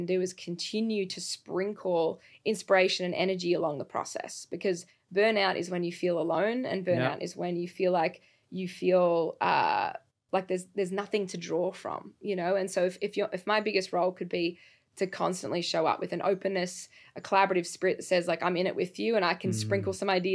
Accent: Australia; Not just because I'm Australian

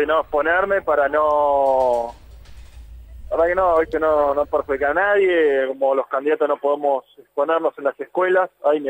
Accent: Argentina; somos argentinos

